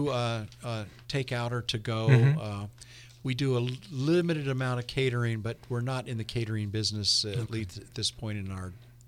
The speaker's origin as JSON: {"language": "English", "region": "California", "country": "United States", "also_born_or_lived": "Georgia", "said": "I tell everybody else that I'm from Southern California, but my wife is the Southerner."}